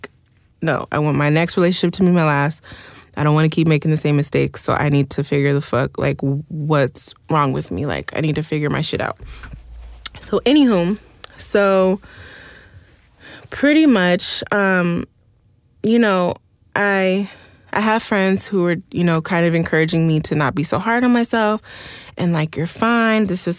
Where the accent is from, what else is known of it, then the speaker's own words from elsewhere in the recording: Oxnard, California, United States; like the first time I freaked where I grew up in Oxnard, there was like this skating rink.